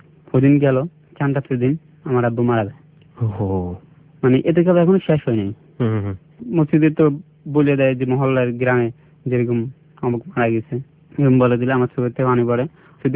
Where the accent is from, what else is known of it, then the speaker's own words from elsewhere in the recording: Chittagong, Chittagong Division, Bangladesh; আমি চিটাগাং এর জন্ম, চিটাগাং থেকে বড় হয়েছি এবং চিটাগাং ইসলামিয়া ইউনিভার্সিটি থেকে এবার এইচএসসি পরীক্ষা দিব আমি।